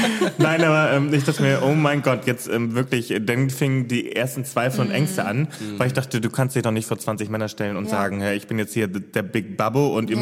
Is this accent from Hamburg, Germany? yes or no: yes; Hamburg, Germany; now in Cologne, Germany; ich bin ja gebürtiger Hamburger und bin erst Ende 2018 nach NRW, nach Köln gezogen